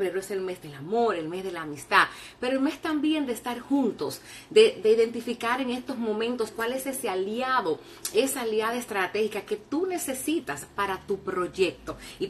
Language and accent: Spanish; Dominican Republic; un evento muy importante en mi país, República Dominicana